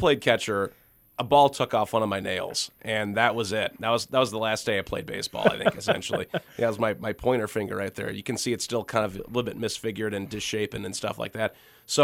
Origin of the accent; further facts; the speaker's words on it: Illinois, United States; You're from Illinois. I'm from Illinois originally here as well.